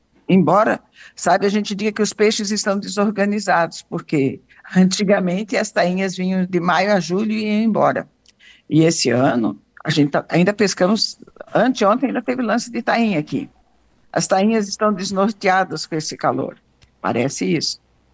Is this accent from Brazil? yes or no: yes; Urussanga, Santa Catarina, Brazil; Eu sou de Uruçanga mesmo, sabe? Mas hoje não tenho mais parentes aí, não.